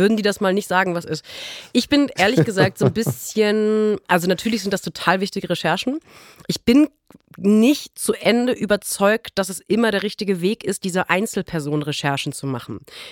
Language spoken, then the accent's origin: German; North Rhine-Westphalia, Germany; da wo ich herkomme, um jetzt auch noch mal ein bisschen herkunftskumpelig zu sein, ich komme vom Niederrhein